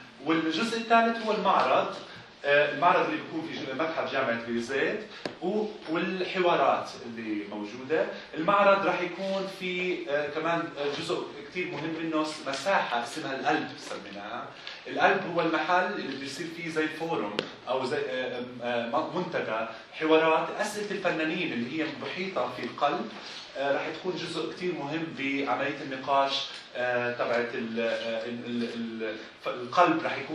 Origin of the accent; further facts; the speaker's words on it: Palestine; نحاول نستعمل هالمعرفة لنفهم وضعنا إحنا كفلسطينية كيف عايشين بهالفترة الحالية